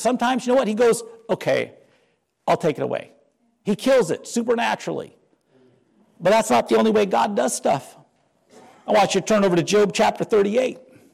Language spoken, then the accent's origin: English; North Dakota, United States; But where I grew up in North Dakota, they had all sorts of different size.